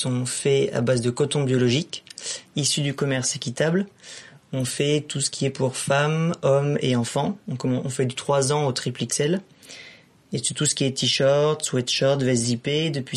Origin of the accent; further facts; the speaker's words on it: Île de Ré, Nouvelle-Aquitaine, France; j'ai 21 ans et je suis originaire de l'île de Ré, où j'y habite depuis tout petit.